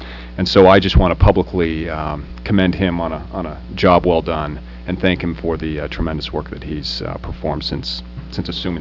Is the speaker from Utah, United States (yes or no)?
yes; Utah, United States; the neighboring state to my home state of Utah. So it's great to have a fellow Westerner.